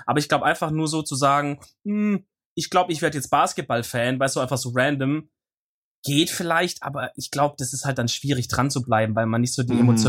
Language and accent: German; Stuttgart, Baden-Württemberg, Germany; ich komme aus der Nähe von Stuttgart.